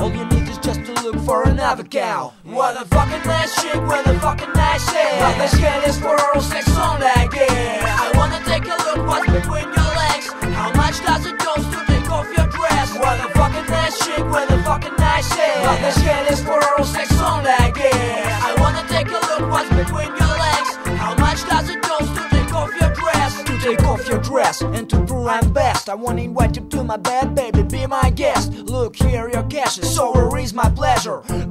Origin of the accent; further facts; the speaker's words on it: Russia; English is a second language; Excuse me for my fucking accent. I know it sounds funny, but how the fuck can I rap in English without accent if I'm Russian and live in Russia?